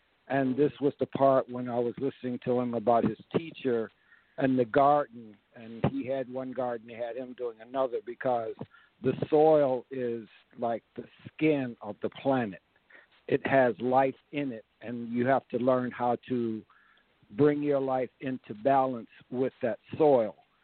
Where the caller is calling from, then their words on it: Georgia, United States; I'm calling you from Georgia.